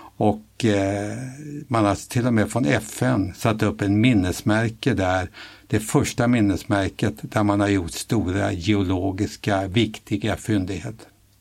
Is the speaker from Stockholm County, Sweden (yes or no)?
yes; Stockholm, Stockholm County, Sweden; barn hemma på Söder. Utan min släkt kom från skärgården. Morfar var ju fiskare ute i skärgården på en ö som heter Resarö.